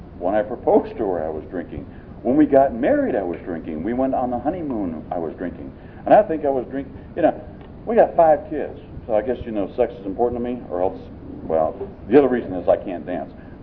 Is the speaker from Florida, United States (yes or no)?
yes; Jacksonville, Florida, United States; And I stuck up my hand and said … I'm a drunk. I'm from Jacksonville.